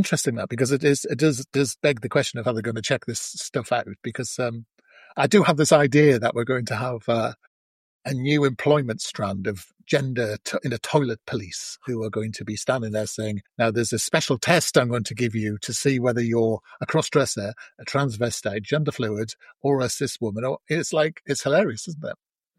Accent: England, United Kingdom; I've never understood, because I'm from the North, I've never understood the concept of a bathroom

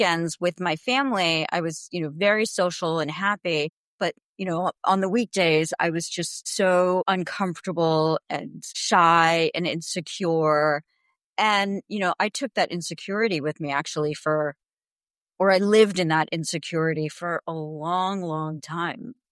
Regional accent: New Jersey, United States; I grew up in New Jersey. You know, when I grew up, I'm 54 now, there were really no Indians in my town. I'm of Indian origin, and I always felt different and like I didn't belong.

